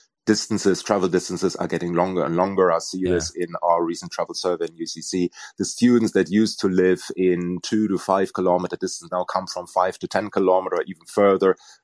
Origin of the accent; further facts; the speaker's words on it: Germany; moved away; I mean, I'm originally from Germany. I moved here about 20 years ago